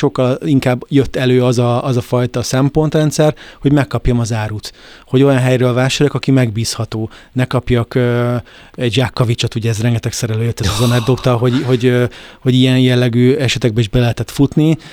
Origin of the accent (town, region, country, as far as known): Hungary